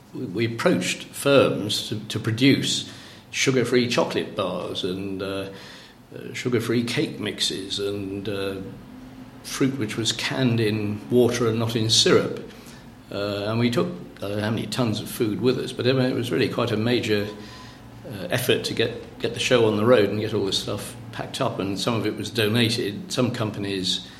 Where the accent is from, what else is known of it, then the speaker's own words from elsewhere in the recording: Stanmore, London, United Kingdom; born there; my date of birth is the 25th of December 1941, and I was born at Stanmore in Middlesex, North London.